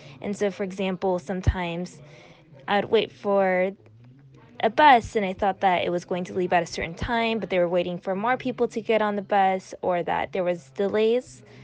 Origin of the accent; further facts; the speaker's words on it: California, United States; I'm from Southern California in the United States.